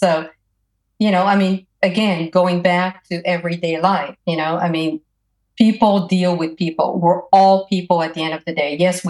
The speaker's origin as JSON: {"language": "English", "country": "Canada", "tie": "born or raised there", "also_born_or_lived": "Europe", "said": "having been born and raised in Canada, having worked in Europe, and working mostly for, you know, global American companies"}